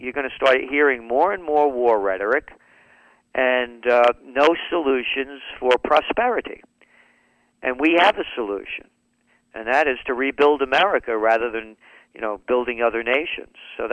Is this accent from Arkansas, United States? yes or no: no; New York, United States; You know, I'm a New Yorker.